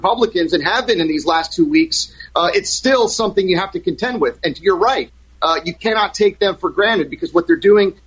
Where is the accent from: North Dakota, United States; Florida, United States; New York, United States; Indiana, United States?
Florida, United States; even in my home state of Florida